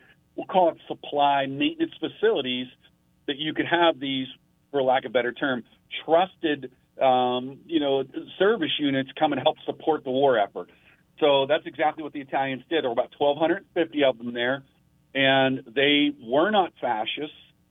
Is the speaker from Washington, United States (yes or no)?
no; Pittsburgh, Pennsylvania, United States; You know, I grew up in Pittsburgh, and, you know, local, you know, come back to Pittsburgh after my military career.